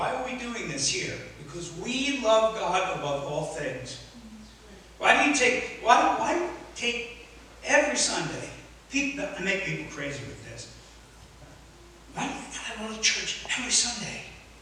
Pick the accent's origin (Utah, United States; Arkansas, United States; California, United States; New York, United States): New York, United States; I was raised in the Hudson Valley.